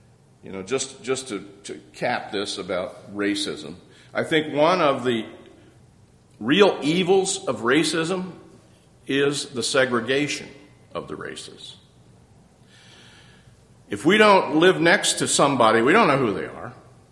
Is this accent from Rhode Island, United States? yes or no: no; Columbus, Ohio, United States; born there; I was born in Columbus, Ohio. And Columbus, Ohio is not known for its heavy industry and factories.